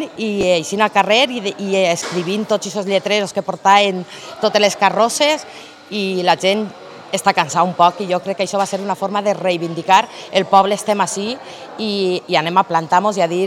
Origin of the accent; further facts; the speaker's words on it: Vila-real, Valencian Community, Spain; soc una ciutadana de Vila-real, he nascut en Vila-real, he crescut en Vila-real, he estudiat en Vila-real i jo crec que soc coneguda en el poble. Tota la meva família és tota del poble.